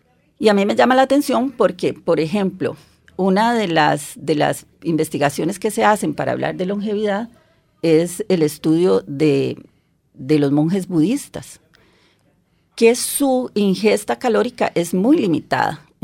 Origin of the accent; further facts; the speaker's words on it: Costa Rica; qué orgullosos somos los costarricenses de tener